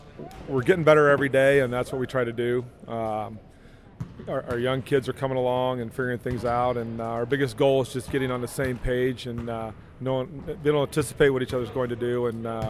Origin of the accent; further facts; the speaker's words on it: Quad Cities, Illinois, United States; So I grew up in the Quad Cities, went to United Township, played some basketball at Blackhawk there in Moline, and then went to ISU.